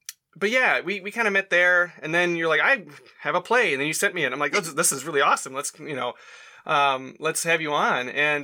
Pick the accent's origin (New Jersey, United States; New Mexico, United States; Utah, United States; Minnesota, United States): Minnesota, United States; I am an American from Minnesota, so I pronounce things how I want to pronounce them.